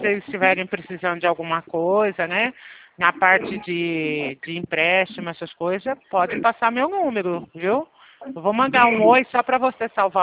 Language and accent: Portuguese; São Paulo, Brazil; Nós somos de São Paulo.